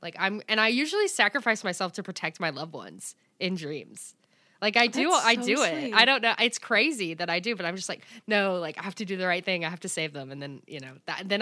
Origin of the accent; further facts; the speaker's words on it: the South, United States; Well, people believe in hell, you know. I'm from the South.